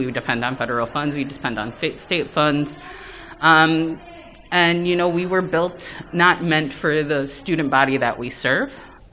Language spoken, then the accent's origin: English; Chicago, Illinois, United States; I was born and raised here in Chicago. I identify as Soto.